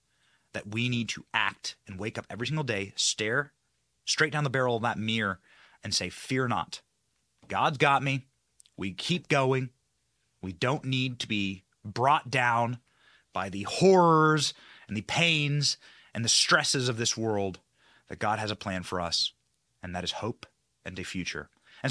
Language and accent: English; Iowa, United States; that's like the population of my home state of Iowa, ladies and gentlemen.